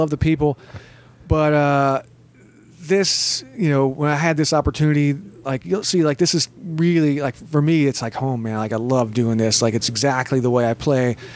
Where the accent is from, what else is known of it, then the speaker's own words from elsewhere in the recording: Texas, United States; now in Las Vegas, United States; I'm Texas myself.